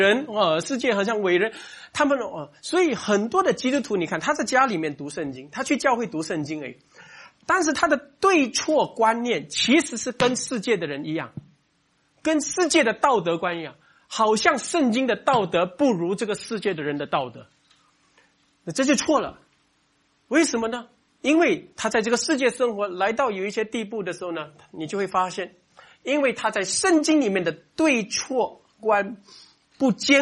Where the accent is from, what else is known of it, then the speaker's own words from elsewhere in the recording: Singapore; 尤其我们新加坡人，我们这个知法国家没有错